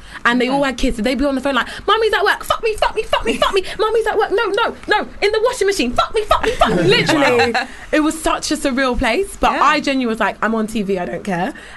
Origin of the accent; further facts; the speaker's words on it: London, United Kingdom; I wasn't aware of white people because I'm from South London.